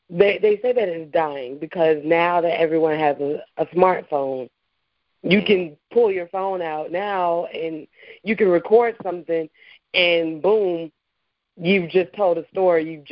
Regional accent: Tallahassee, Florida, United States; I'm 29 years old, born and raised in Tallahassee.

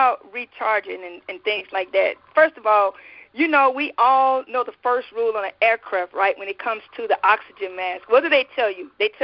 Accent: Columbus, Mississippi, United States; born there; now in Savannah, United States; I was born in Columbus, Mississippi, so I'm a Southern girl.

